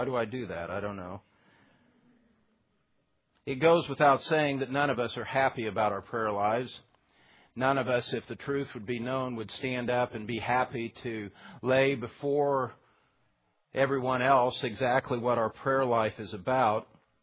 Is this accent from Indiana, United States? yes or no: yes; Indiana, United States; You see, I'm a Hoosier. You may not know that about me, but I'm a Hoosier. I was born and raised in Indiana. I spent the first 24 years of my life in Indiana.